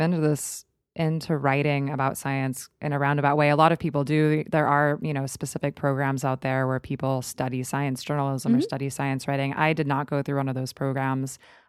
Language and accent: English; Kansas, United States; also born or lived in Boston; now in New York, United States; Well, not born and raised. I grew up in Kansas, actually. And then I lived in Boston for undergrad, but I've been in New York for about 13 years.